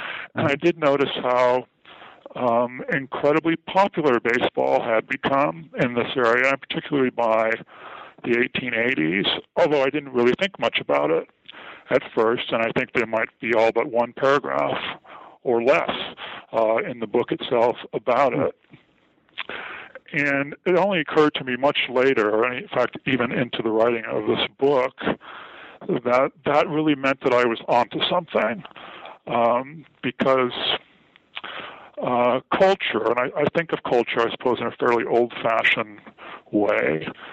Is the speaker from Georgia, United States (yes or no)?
no; San Francisco Bay Area, California, United States; I grew up in the San Francisco Bay Area, listening to Giants games on the radio.